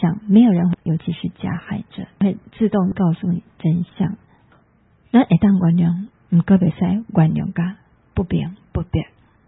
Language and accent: Chinese; Taiwan; 那我们台湾人呢，其实真正长辈会在这过年的时候围炉的时候跟家里孙子说这些悲惨的往事